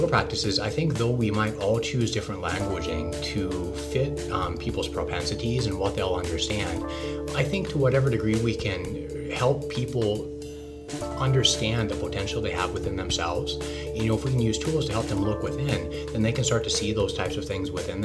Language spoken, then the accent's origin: English; Montana, United States; also born or lived in Oregon; I grew up in South Central Montana. And later on down the road, I lived in Oregon for some time